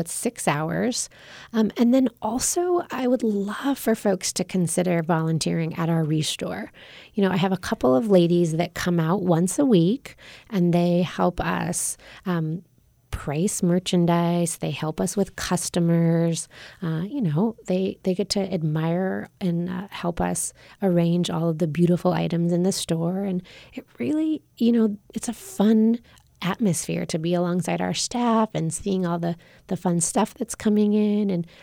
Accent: Colorado, United States; You know, I grew up here in the Roaring Fork Valley, and I see more and more of my friends and family unable to afford to live here.

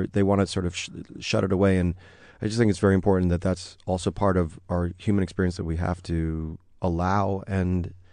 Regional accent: Chicago, Illinois, United States; I'm from Chicago originally, so.

